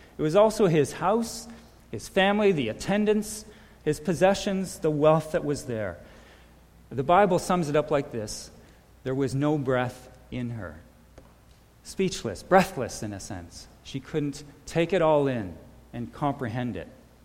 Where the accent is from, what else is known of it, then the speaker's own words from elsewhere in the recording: Ontario, Canada; actually from my hometown near St. Catharines